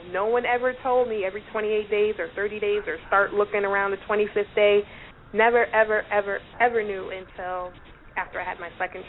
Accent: Massachusetts, United States; I mean, we're from Massachusetts, so, you know, we understand the snow and everything that comes from up there.

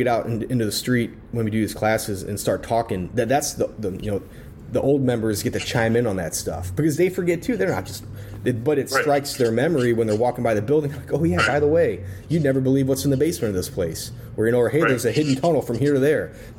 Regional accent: Florida, United States; Yeah, well, I mean, from a national standpoint, I grew up in Florida.

